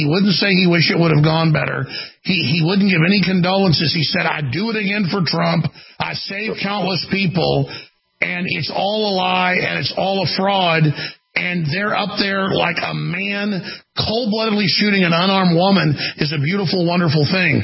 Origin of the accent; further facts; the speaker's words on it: United States; It made me feel pathetic as an American that there's people like this in this country